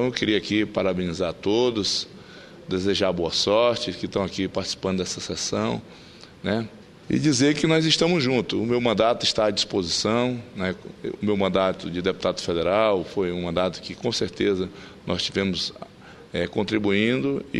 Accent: Brazil; o bairro 6 de Agosto, que é o bairro onde eu nasci, me criei, né?

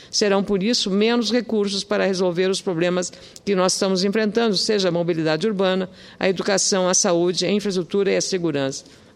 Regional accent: Lagoa Vermelha, Rio Grande do Sul, Brazil; eu sou um pouco mais acima. Eu sou de Campos, de cima da serra. Caxias está na serra, e eu sou Lagoa Vermelha, Vacaria. É acima de... Vaca, 76 quilômetros de Vacaria, que é logo depois é Lagoa Vermelha.

